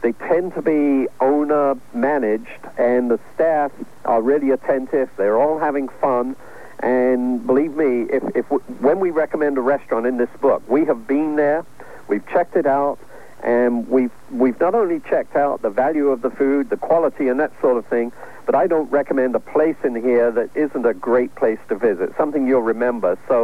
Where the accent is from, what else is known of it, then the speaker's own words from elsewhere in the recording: Canada; I'm a Canadian. I live in Ontario.